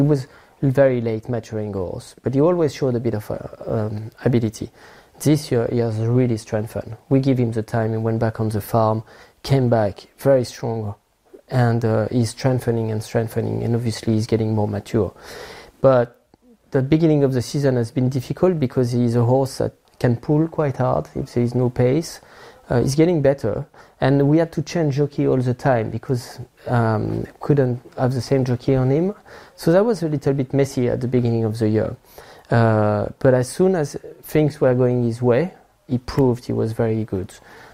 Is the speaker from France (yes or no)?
yes; Bourgogne-Franche-Comté, France; I'm from Burgundy, and we had a farm.